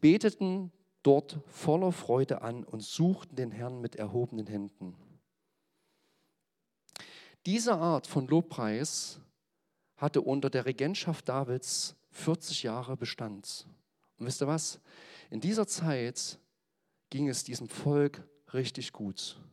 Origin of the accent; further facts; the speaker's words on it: Germany; weil einfach da hängen wir vielleicht mal ein bisschen hinterher als Deutsche